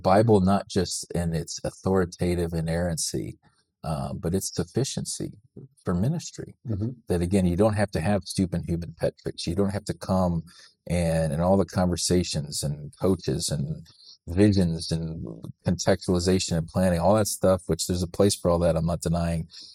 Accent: Ohio, United States; I'm from Northeast Ohio. Northeast Ohio is unique, unlike Western Pennsylvania, which there's not many Scotch-Irish.

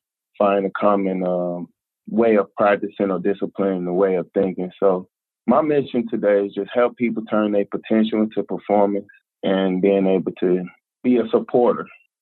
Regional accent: Chicago, Illinois, United States; Oh, I grew up in the South Side of Chicago, pretty much in a poverty area. I grew up in an Ida B. Wells home project, then I further moved to like 61st and like Cottage Grove, which is considered the Woodlawn area.

